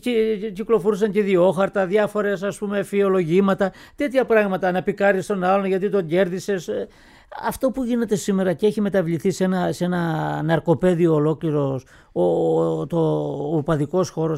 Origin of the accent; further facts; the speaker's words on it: Sfakiotes, Ionian Islands, Greece; Το χωριό μου στη Λευκάδα είναι, μάλλον ο δήμος μου στη Λευκάδα αποτελείται από 7 χωριά και λέγεται Σφακιώτες. Έχουμε έρθει από τα Σφακιά της Κρήτης